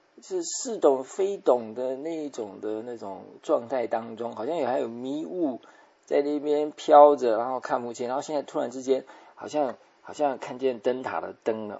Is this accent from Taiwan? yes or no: yes; Taiwan; born there; 我台湾出生的嘛，我当然会为台湾祷告嘛